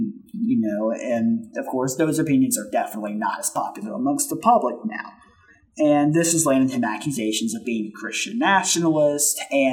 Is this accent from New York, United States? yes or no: no; Alabama, United States; I can't confirm, obviously I'm not from Chicago at all, I'm from Alabama